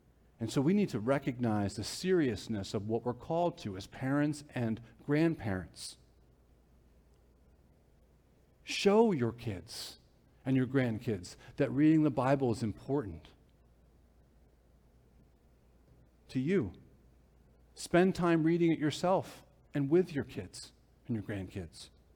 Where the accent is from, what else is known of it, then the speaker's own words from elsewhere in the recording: New Jersey, United States; I grew up in Bergen County. I should know how to get around the city.